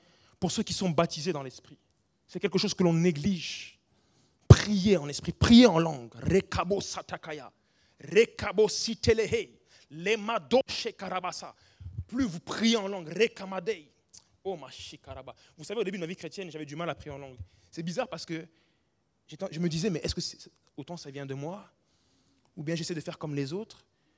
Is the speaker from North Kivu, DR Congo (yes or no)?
no; Kinshasa, DR Congo; born there; je suis métisse, mon père était blanc, français. Et en plus, je suis né là-bas. Je suis né à Kinshasa, au Zaïre à l'époque, ça s'appelait. Bref, je ferme la parenthèse. Avant d'être français d'origine congolaise, je suis citoyen du ciel.